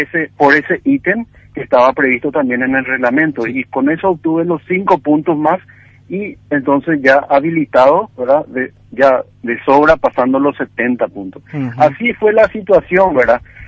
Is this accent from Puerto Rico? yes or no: no; Asunción, Paraguay; now in Concepción, Paraguay; Yo soy de Asunción, en verdad. Y cuando me estaba preparando para irme a Concepción